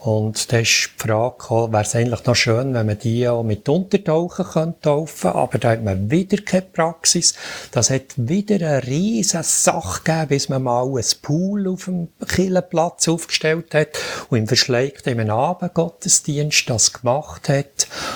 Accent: Bern, Switzerland; dann darf ich auch als Berner noch ein bisschen mehr Geduld haben.

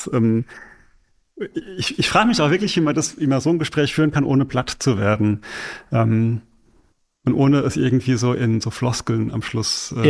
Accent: Rhineland-Palatinate, Germany; als Pfälzer

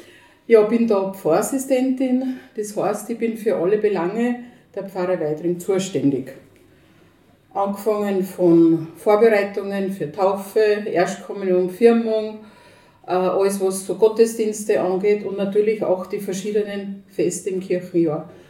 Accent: Lower Austria, Austria; Die Palmbuschen, wie bei uns daheim in Niederösterreich, hat man dann oben

